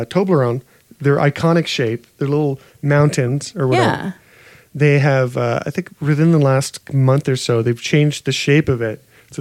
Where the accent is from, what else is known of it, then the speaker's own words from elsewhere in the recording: Canada; Part of me as a Canadian wants to see how this pans out for entertainment value.